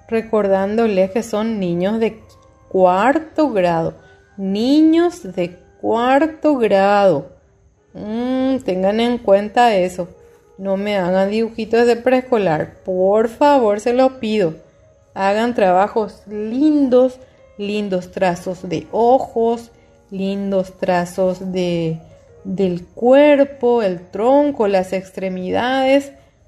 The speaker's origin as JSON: {"language": "Spanish", "country": "Paraguay", "said": "en todo lo que nosotros tenemos que cuidar como paraguayos"}